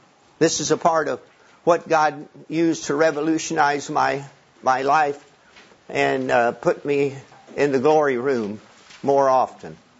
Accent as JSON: {"language": "English", "town": "Oklahoma City", "region": "Oklahoma", "country": "United States", "tie": "born there", "said": "I was born in Oklahoma City in the sticks, right outside of Oklahoma City. I grew up a Baptist, and I was a Marine for 20 years"}